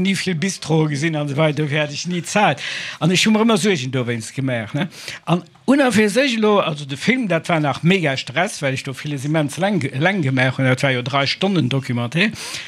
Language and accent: German; France; German is a second language; Ich bin aus Frankreich